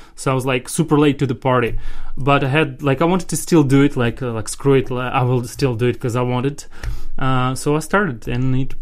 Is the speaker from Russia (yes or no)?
yes; Russia; English is a second language; moved away as an adult; now in Czech Republic; I'm not from Europe. Some people think that I'm from Czech Republic or from Europe. I'm actually far away from Europe. I actually come from Russia. And I've been living in Czech Republic for like 9 years.